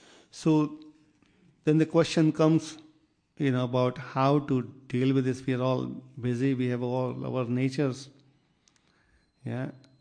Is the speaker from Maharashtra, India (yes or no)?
yes; Mumbai, Maharashtra, India; So we are from Mumbai. When we were small, there will be big Lord Ganesha's pandal. Every year it's being celebrated for 10 days.